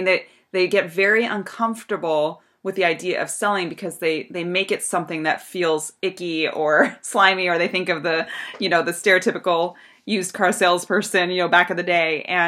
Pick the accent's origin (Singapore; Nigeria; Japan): Japan; I was born and raised over in Japan, and when I would fly to the United States, we'd fly, you know, Tokyo, San Francisco